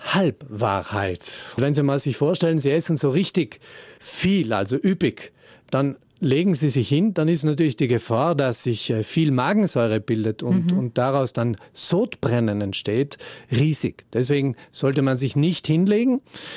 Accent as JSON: {"language": "German", "region": "South Tyrol", "country": "Italy", "said": "So leid es mir tut als Südtiroler."}